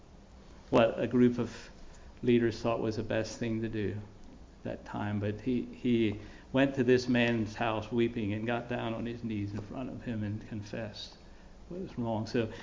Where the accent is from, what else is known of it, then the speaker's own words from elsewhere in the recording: Pennsylvania, United States; I think about the neighborhood where I grew up in Lichty's Mennonite Church